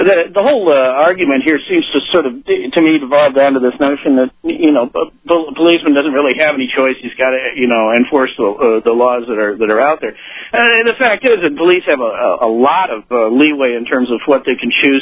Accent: South Dakota, United States; I'm from South Dakota, man. You know, the speed limit is more a speed suggestion around here.

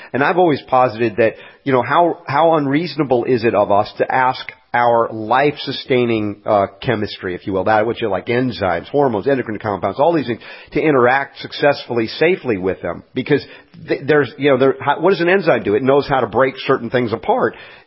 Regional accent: United States; and I say this as an American

